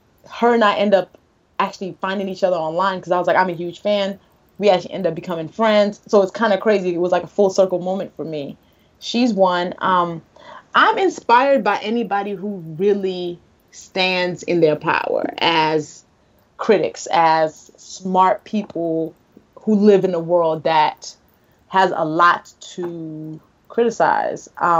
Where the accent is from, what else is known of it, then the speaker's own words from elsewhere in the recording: Nigeria; as a Nigerian